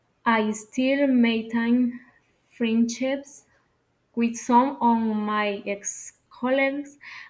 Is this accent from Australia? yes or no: no; San Miguel, El Salvador; English is a second language; I'm from San Miguel, El Salvador